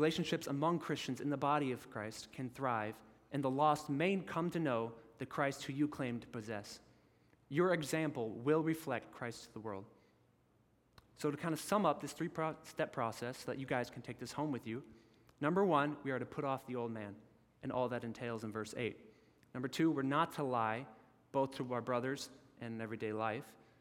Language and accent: English; the South, United States; Like when I, as a Southerner, have to put on that thick and heavy winter coat